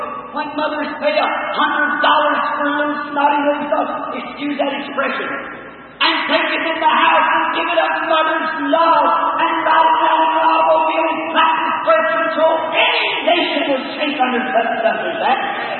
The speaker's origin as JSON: {"language": "English", "country": "United States", "said": "I'm American and I love my country, but I believe in real Americanism."}